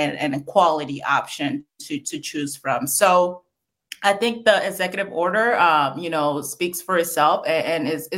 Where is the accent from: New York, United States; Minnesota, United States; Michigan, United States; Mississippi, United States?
Minnesota, United States; St. Paul; born or raised there